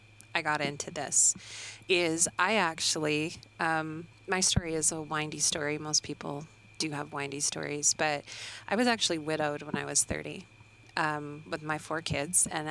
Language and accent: English; Midland, Michigan, United States; We talked a little bit about, you know, I'm from Midland.